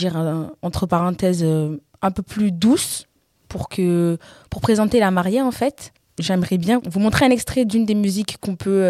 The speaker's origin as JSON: {"language": "French", "country": "Guinea", "said": "Alors moi je viens de la Guinée. Je suis guinéenne, Guinée-Conakry, parce qu'il y a plusieurs Guinées. Je suis originaire de là-bas de mes deux parents. Mes deux parents viennent de la Guinée, mais de deux villes différentes."}